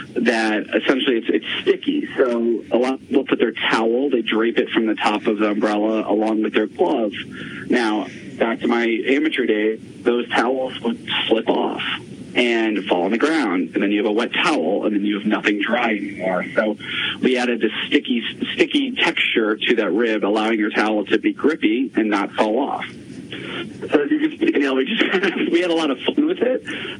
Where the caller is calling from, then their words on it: New York City, New York, United States; And I'm calling from New York City and we had a nor'easter come through yesterday.